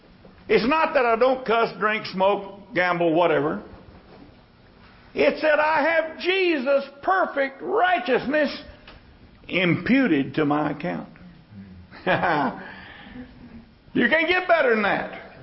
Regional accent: Texas, United States; Thank God I'm a Texan.

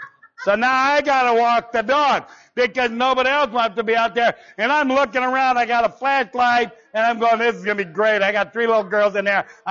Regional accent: Lawrenceburg, Tennessee, United States; we'd be down there at in my hometown, Lawrenceburg, Tennessee

